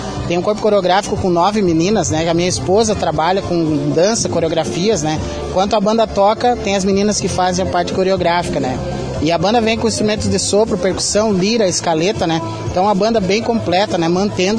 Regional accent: Carazinho, Rio Grande do Sul, Brazil; Sou natural do Carazinho, toquei na banda do La Salle, que é a famosa banda que tem 50 anos, né?

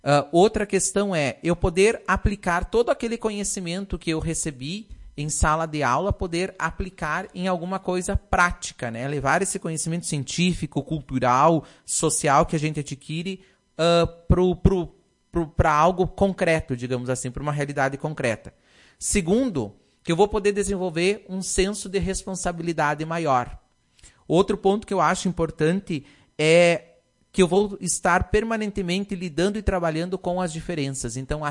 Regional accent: Lagoa Vermelha, Rio Grande do Sul, Brazil; Que a gente é aqui de Lagoa Vermelha e a gente está representando também a nossa comunidade.

